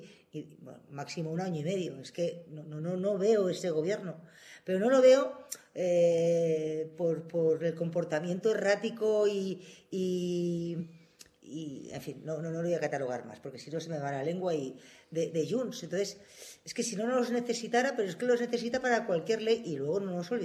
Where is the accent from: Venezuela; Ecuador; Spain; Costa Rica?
Spain; Levante; Yo soy hija del Levante, vamos. Podría haber sido del Sáhara.